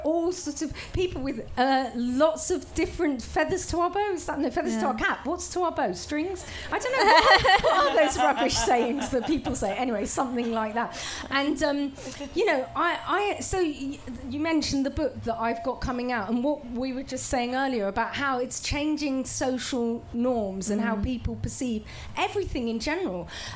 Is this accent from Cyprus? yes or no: no; Bangladesh; I'm from Bangladesh, so I'm not lying, I'm not from India.